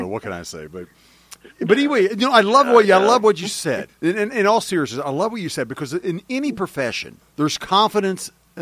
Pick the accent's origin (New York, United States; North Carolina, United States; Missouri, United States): Missouri, United States; I grew up with in Missouri with bluegrass, but also grew up with blues because, you know, St. Louis, Missouri was big bluesy.